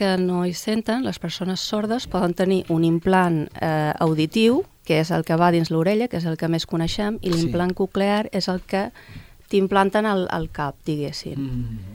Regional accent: Formentera, Balearic Islands, Spain; tenia clar que com a formenterera havia de ser així

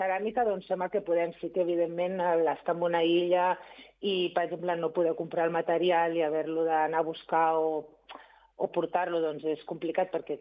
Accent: Barcelona, Catalonia, Spain; Jo, per exemple, que vinc molt a Barcelona i sóc del barri de Gràcia

